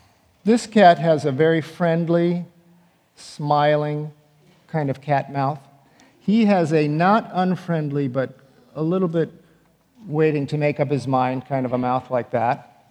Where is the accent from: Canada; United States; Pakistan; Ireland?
United States; Chicago, Illinois; now in New York City, United States; Who thinks I grew up in London? I grew up in Chicago.